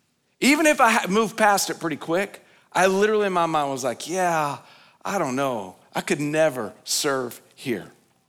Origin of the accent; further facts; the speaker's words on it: Oklahoma, United States; I grew up in Oklahoma, and some of you have known that.